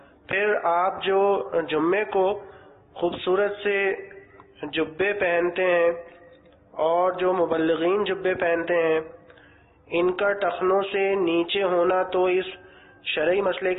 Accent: Karachi, Sindh, Pakistan; میرا تعلق کراچی سے ہے.

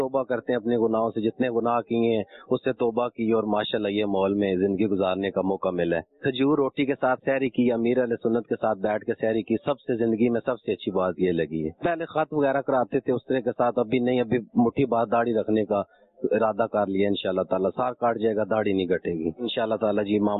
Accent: Rawalpindi, Punjab, Pakistan; میں راول پنڈی سے آیا ہوں.

